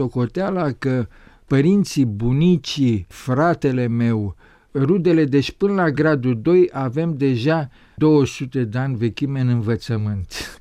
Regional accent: Bucharest, Romania; born there; M-am născut în București în 1946

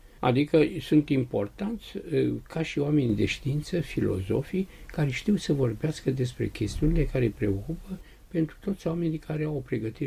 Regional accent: Transylvania, Romania; born there; Eu m-am născut în Ardealul de Nord

